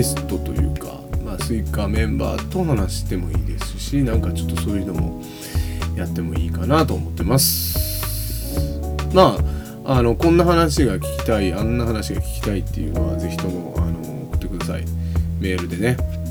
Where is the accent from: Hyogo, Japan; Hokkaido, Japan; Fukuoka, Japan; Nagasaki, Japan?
Hyogo, Japan; Takarazuka; 俺宝塚出身なんですけども、